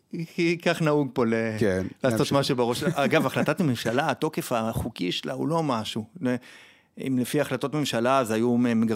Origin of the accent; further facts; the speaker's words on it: Ofra, West Bank, Palestine; גדלתי באופרה בשכנות ליהודה עציון.